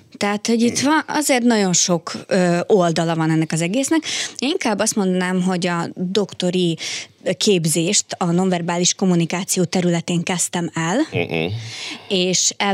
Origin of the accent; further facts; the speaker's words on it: Ukraine; Tehát én Ukrajnából származom, még az ukrán és magyar népcsoport között is óriási nagy különbség van.